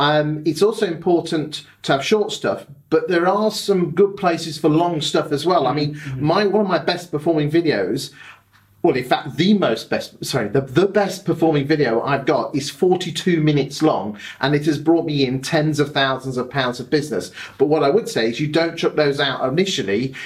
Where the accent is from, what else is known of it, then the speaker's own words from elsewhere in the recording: Grantham, East Midlands, United Kingdom; Hey, we're from Grantham.